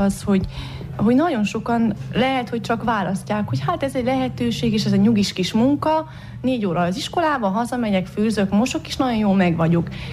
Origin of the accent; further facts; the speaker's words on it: Sântimbru, Harghita, Romania; Én Csíkszentimről vagyok, falusi iskolába végeztem az 1-8 osztályomat